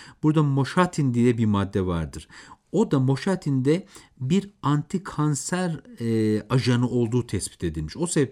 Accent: Beypazarı, Ankara, Turkey; Ben Ankara Beypazarlıyım. İşte benim muhitimde, Beypazarı'nda, Polatlı'da, Güdül'de, Nallıhan'da, Ayaş'ta ay çekirdeği çok olur.

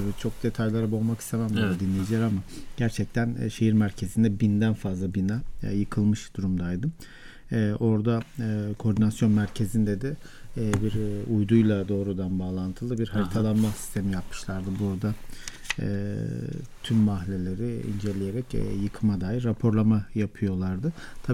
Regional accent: Malatya, Turkey; Ben de Malatyalıyım. Evet. Bu anlamda hem bölgeye yardım götürebilmek hem de aile fertlerimle buluşabilmek adına birkaç gündür Malatya'daydım.

